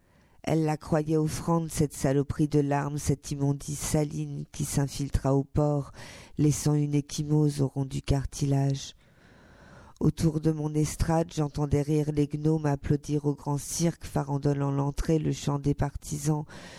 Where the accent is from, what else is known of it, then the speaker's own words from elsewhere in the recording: Sartrouville, Île-de-France, France; j'ai été élevée à Sartrouville et que je ne parle pas français.